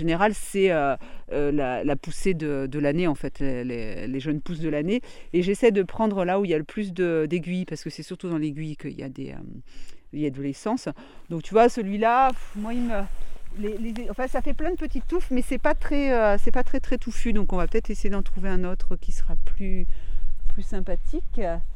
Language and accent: French; Lille, Hauts-de-France, France; Je viens de Lille, donc le plat pays, pas de montagne ni rien.